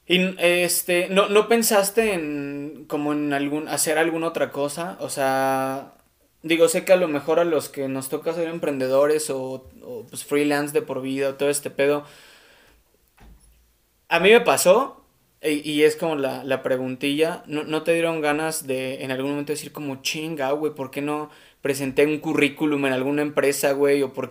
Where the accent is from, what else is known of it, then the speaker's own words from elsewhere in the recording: Pachuca, Hidalgo, Mexico; Yo soy de Pachuca, estoy en Pachuca.